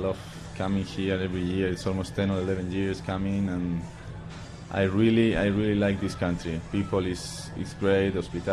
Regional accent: Toledo, Castilla-La Mancha, Spain; born there; English is a second language; I was born near Madrid, in Toledo, which is a nice city, like 40-50 kilometers away from Madrid.

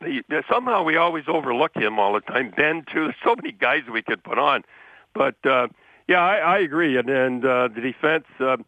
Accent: Canada; I'm a Canadian, and I'm maybe to the extreme, and I'm ticked off.

